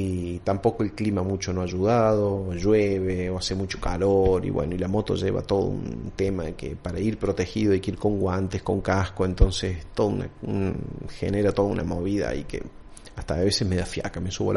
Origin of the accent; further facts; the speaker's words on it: Argentina; Argentina ya viene castigada desde hace décadas y décadas y décadas. Y seguimos lo mismo